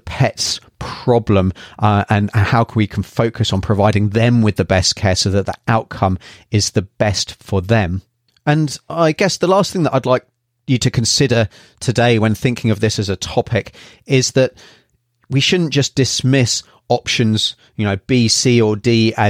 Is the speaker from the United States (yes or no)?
no; United Kingdom; now in New Zealand; living in the wonderful Aotearoa, New Zealand, originally from the UK, as you can probably tell by my accent.